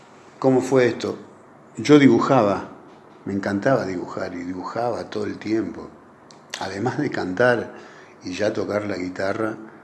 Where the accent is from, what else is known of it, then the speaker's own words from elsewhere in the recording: Corral de Bustos, Córdoba, Argentina; Yo nací en Anfunes. Cuando tenía casi 11 años, mis viejos se fueron a vivir a Corral de Bustos, sudeste de la provincia de Córdoba.